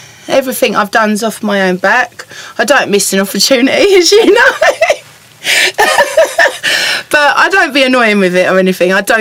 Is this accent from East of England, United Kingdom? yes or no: yes; Colchester, East of England, United Kingdom; Yeah. Essex girl. So born in Colchester.